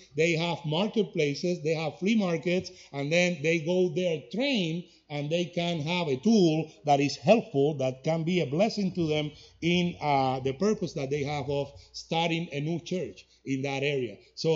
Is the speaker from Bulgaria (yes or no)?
no; England, United Kingdom; accent: English; now in Burlington, United States; So we are here in America, in Burlington, Kansas, with my heavy English accent, reaching out to Americans too.